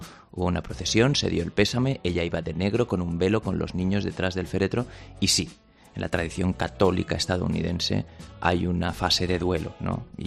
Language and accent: Spanish; Spain; Cosa que yo creo que a nosotros, como españoles